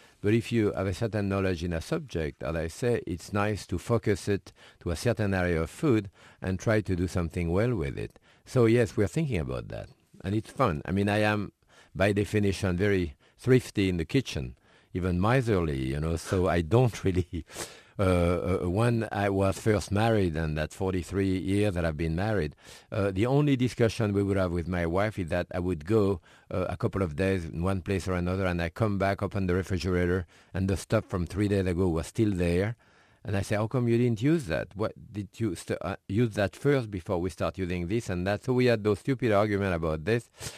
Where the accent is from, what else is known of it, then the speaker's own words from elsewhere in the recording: Connecticut, United States; accent: Connecticut; Of course, my accent is more from Connecticut than from here.